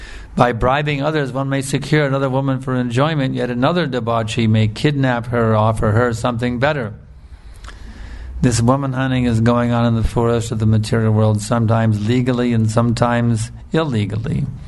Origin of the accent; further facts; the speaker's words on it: United States; that was the whole mood growing up in America.